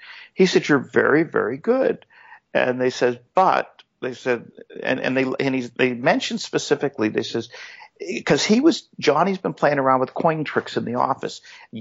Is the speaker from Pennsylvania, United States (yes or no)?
yes; Pittsburgh, Pennsylvania, United States; I'm the magician from Pittsburgh.